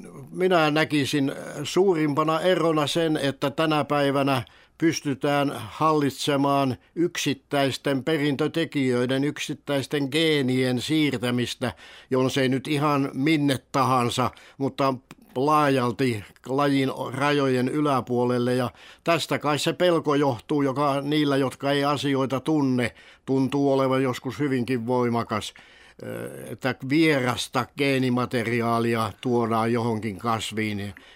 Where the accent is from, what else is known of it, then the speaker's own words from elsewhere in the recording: Hauho, Kanta-Häme, Finland; also born or lived in Helsinki; äiti palasi Hauholle sukulaistaloon ja minun kanssani ja sai sitten järjestymään minulle kasvatuskodin sieltä Hauhon Lehtelän kylästä